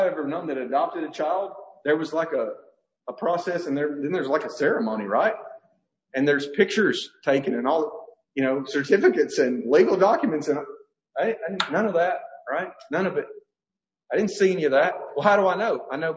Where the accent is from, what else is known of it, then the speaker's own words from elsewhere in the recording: Alabama, United States; I grew up in Northwest Alabama, and I grew up around people who just wanted to be different for the sake of being different.